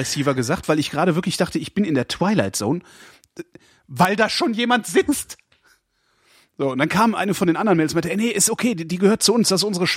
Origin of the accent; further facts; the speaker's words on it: Rhineland, Germany; weil ich komme ja aus dem Rheinland.